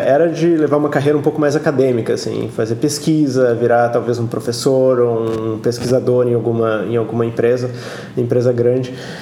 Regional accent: Brazil; moved away; Eu saí do Brasil fazem uns 14 anos. A minha carreira no Brasil foi mais acadêmica mesmo.

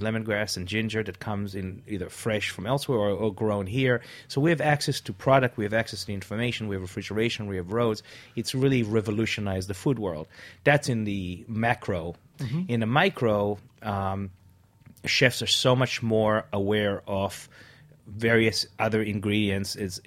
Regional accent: Israel; When I was growing up in Israel, for example, you couldn't find cilantro

